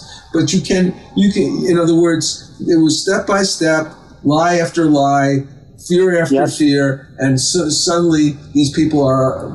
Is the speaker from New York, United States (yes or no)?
yes; Long Island, New York, United States; I grew up in Long Island